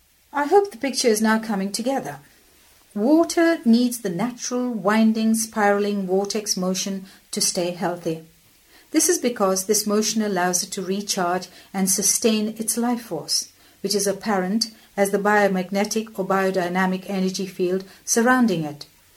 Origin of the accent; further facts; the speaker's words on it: India; I come from India, where spirituality is a way of life.